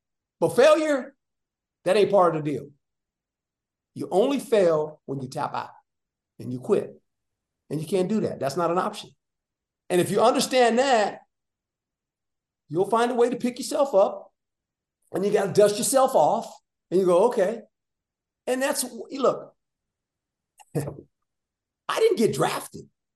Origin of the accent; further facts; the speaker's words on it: Seaside, California, United States; I got bussed from Seaside. I grew up in Seaside. I got bussed to Monterey High.